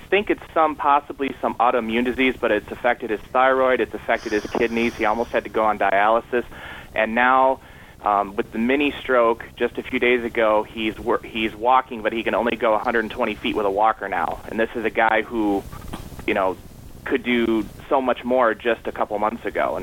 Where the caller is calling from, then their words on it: Michigan, United States; from Michigan.